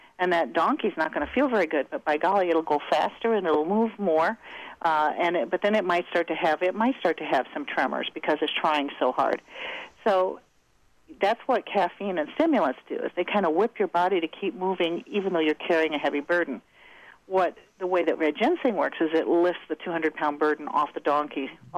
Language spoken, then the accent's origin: English; Midwest, United States; Well, you know, I'm from the Midwest, so I'm really cheap.